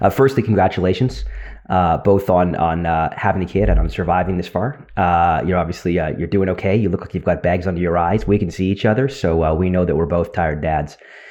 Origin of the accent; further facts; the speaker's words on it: Vancouver, British Columbia, Canada; born and raised in Vancouver, grew up here.